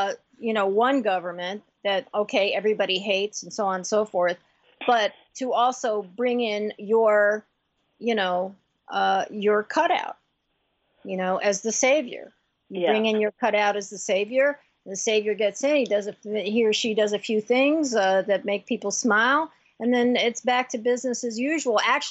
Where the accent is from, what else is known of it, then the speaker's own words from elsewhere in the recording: Haiti; You know, I'm from Haiti.